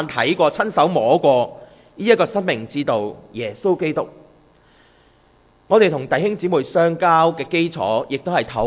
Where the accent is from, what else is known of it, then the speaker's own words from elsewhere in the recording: Hong Kong; 我哋嘅故乡，我哋嘅香港